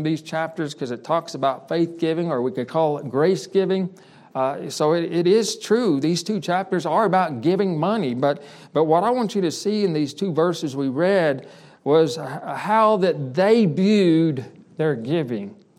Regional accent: Dumas, Texas, United States; now in Ghana; Well, I'm from Dumas, Texas. My sending church in Fort Worth, and I live in Ghana, West Africa.

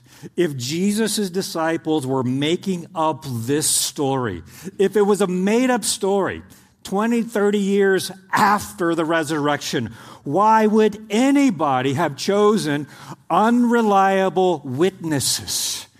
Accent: Oklahoma, United States; this was one of the things I had nightmares about growing up in Oklahoma, tornadoes.

